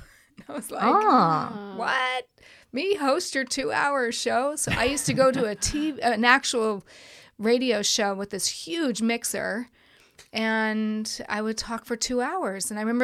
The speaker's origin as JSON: {"language": "English", "town": "San Francisco", "region": "California", "country": "United States", "said": "But I am originally from San Francisco Bay Area."}